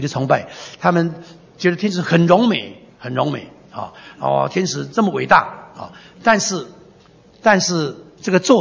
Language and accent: Chinese; Taiwan; 刚才好像很多的这个我们台湾人，我们一定听过我们的长辈说